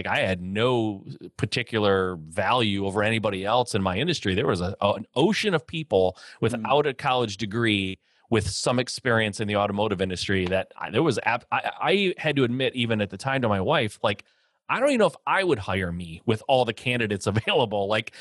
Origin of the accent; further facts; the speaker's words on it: Michigan, United States; born there; Like I was born in the Midwest, Michigan, born into basically an automotive family.